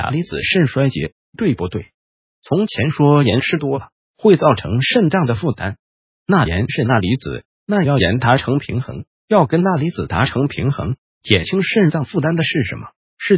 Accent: Taiwan; 我像我吃四川菜，就觉得四川人吃的咸度是我们台湾人的四倍可能有

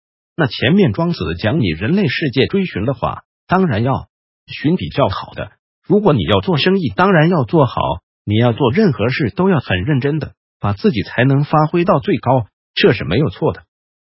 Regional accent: China; 因为我们中国人是一个有位阶观念的民族

